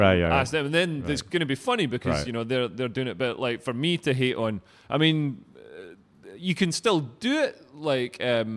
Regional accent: Scotland, United Kingdom; down here, I've got an identity as a Scotsman.

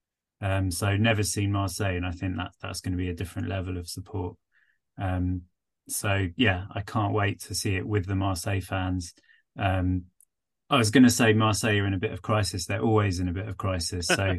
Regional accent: Brighton, South East England, United Kingdom; born there; I was born in Brighton.

